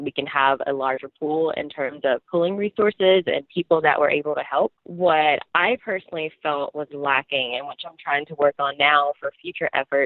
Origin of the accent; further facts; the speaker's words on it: Mobile, Alabama, United States; I'm from Mobile, Alabama